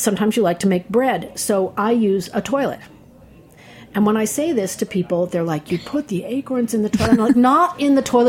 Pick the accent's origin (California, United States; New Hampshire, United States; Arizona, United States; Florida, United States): New Hampshire, United States; I'm from New Hampshire.